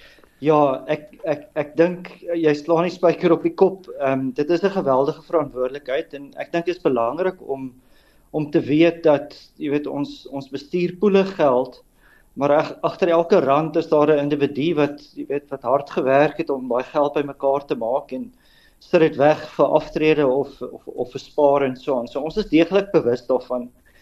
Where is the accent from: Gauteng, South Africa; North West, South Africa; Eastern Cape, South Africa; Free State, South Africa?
North West, South Africa; Potchefstroom; Ek het op Potchefstroom groot geword, op Hoër Volksskool Potchefstroom skool gegaan en ek het ook daar gestudeer.